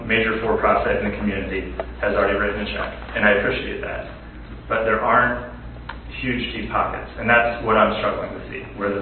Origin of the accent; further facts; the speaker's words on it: Lititz, Pennsylvania, United States; I grew up in Lititz, so I'm not a lifelong Dairy Township resident